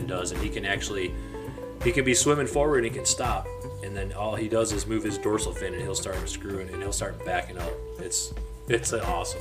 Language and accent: English; Indiana, United States; I don't even know if I know where you're from, but I'm from Indiana.